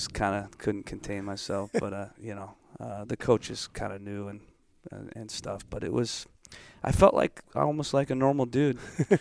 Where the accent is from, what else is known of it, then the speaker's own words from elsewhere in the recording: Michigan, United States; being a Midwest guy, growing up in Michigan, going to Indiana, you know, that was the club that I liked